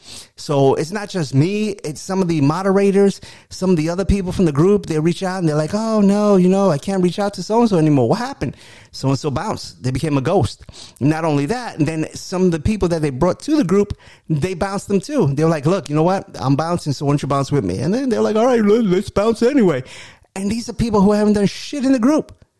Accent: New York, United States; You know, I'm from New York originally.

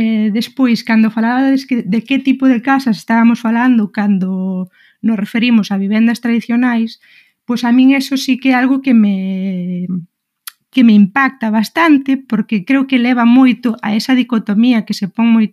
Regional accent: Padrón, Galicia, Spain; Eu son unha persoa que vivín e crecín en Padrón

